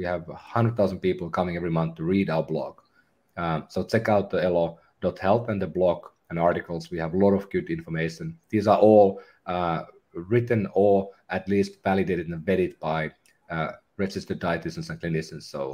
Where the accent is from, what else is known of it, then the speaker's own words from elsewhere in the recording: Finland; English is a second language; And I'm from Finland.